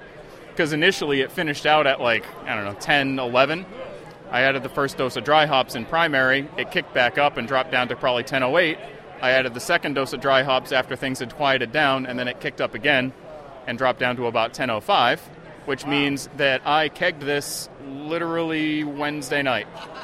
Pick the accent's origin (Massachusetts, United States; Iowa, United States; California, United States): Massachusetts, United States; I'm from South Coast, Massachusetts.